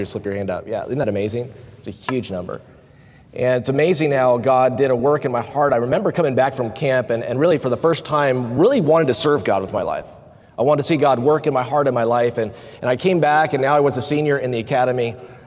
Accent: Simpsonville, South Carolina, United States; I think about this area, and I grew up in Simpsonville, South Carolina, Greenville area

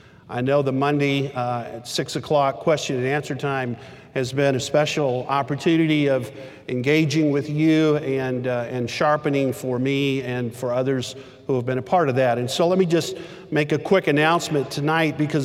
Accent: Texas, United States; When I was a kid in the third grade on a dare, growing up in Texas on the playground

